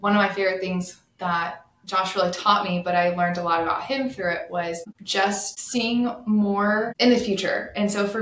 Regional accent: Allen, Texas, United States; Yeah, I grew up in Allen, Texas. So right next to where we are now.

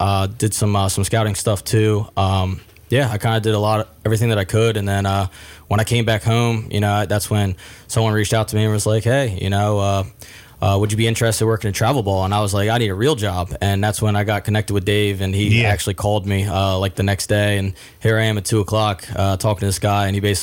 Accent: Milford, Delaware, United States; growing up in Milford, Delaware, I pretty much played all the way throughout, playing Little League and stuff like that.

